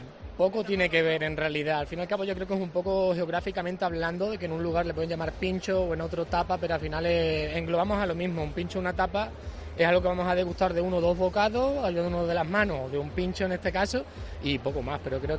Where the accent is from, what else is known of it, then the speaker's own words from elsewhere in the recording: Badajoz, Extremadura, Spain; Sí, soy de Badajoz, de provincia de Badajoz.